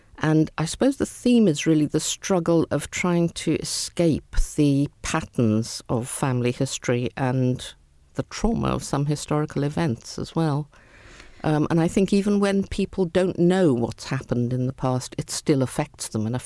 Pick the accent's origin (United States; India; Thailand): India; because I was growing up in India where there was a lot of poverty